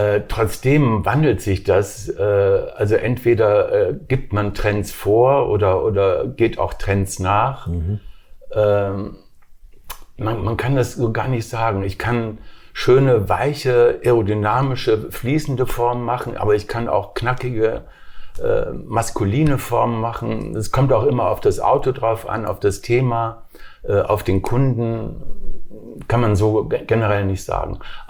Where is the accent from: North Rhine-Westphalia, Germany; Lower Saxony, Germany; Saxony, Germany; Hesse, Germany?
North Rhine-Westphalia, Germany; Wuppertal; also born or lived in Weimar / Berlin; mit 4 Jahren nach Berlin, mit 8 Jahren nach Wuppertal. Glücklicherweise nach Wuppertal, weil ich dann in Wuppertal studieren konnte.